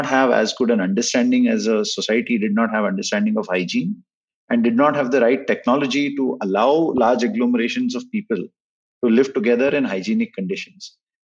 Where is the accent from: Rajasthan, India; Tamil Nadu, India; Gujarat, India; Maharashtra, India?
Maharashtra, India; Mumbai; I grew up in Mumbai.